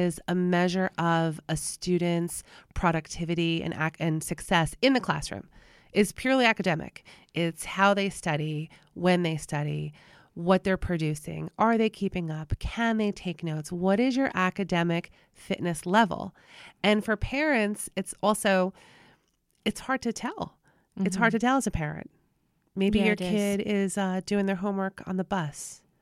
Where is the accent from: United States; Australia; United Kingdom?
United States; New Jersey; not to sound like the Sopranos, and you know we are from New Jersey